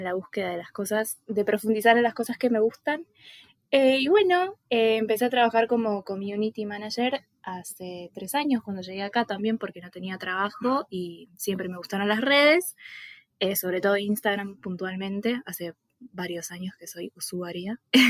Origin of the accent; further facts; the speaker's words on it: Argentina; moved away as an adult; now in Punta del Diablo, Uruguay; soy argentina, estoy viviendo exactamente ahora en Punta del Diablo, Uruguay, que queda como al noreste, creo. No soy muy buena con los puntos cardinales, pero sí, soy argentina, vivo hace 3 años acá, este es el tercero, voy para el cuarto. Bueno, tengo 23